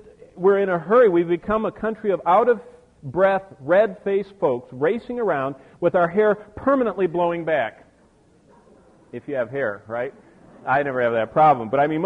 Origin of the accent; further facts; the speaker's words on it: Lansing, Michigan, United States; I remember when I grew up in Lansing, we used to have 3 channels